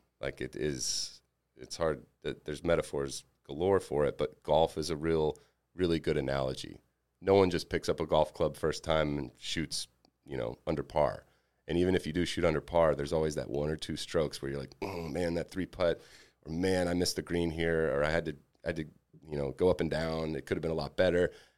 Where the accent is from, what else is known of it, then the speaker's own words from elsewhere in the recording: Alabama, United States; I was from Alabama, so like I was good for Alabama, but not worthy of a scholarship anywhere, you know?